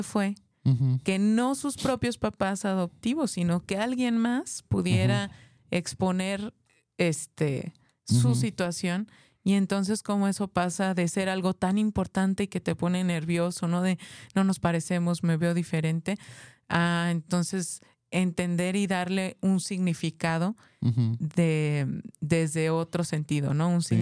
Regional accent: Mexico; si nosotros como mexicanos, o sea, el otro lado del continente

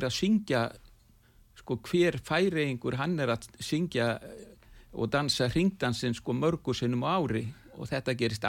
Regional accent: Northwestern Region, Iceland; Að ég er úr Skagafyrðinu þannig að ég ólst upp við kóra úr öllum áttum.

